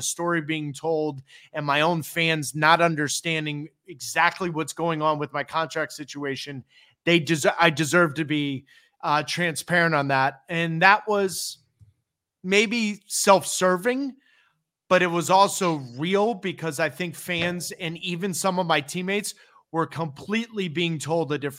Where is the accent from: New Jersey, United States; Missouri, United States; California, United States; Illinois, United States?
Missouri, United States; St. Louis; also born or lived in Minneapolis; now in Boston, United States; I was born in Minneapolis, Minnesota, but raised in St. Louis, Missouri. So St. Louis raised me, but Boston made me